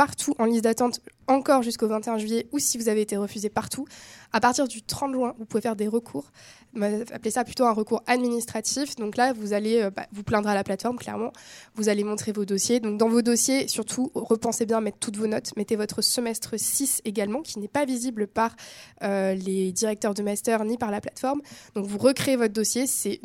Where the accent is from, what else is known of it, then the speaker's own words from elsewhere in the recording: Strasbourg, Grand Est, France; now in Orléans, France; moi, je viens de Strasbourg à l'origine, je suis venue à Orléans pour cette licence